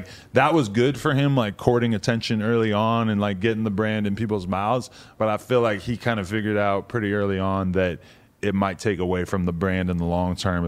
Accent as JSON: {"language": "English", "region": "New Hampshire", "country": "United States", "said": "New Hampshire. Right. Ooh. Outside, like 45 minutes outside of Boston."}